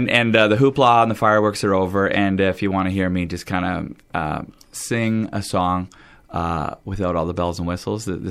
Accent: Burlington, Ontario, Canada; also born or lived in Meaford / Belgium; Yeah, Meaford is sort of my hometown. I mean, I lived all over the place as a kid. Grew up in Burlington. We moved to Belgium, where I lived for a number of years as a teenager

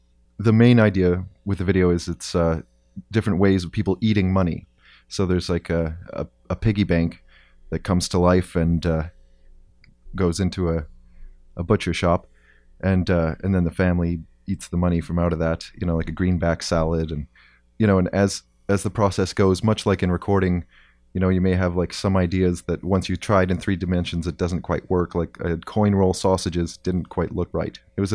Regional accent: Timmins, Ontario, Canada; also born or lived in Sudbury; now in Hamilton, Canada; I grew up in Timmins, Ontario, South Porcupine, actually, which is like a small mining town just outside of Timmins. And then spent the better part, and I do mean the better part of my 20s in Sudbury, and I still go back every season or so.

